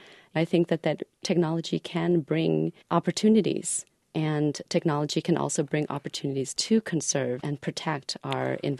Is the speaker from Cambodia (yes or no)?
yes; Cambodia; now in United States; Yes, I fled the Khmer Rouge. Yes, I came from Cambodia. But I've been given this opportunity in the United States to have this great education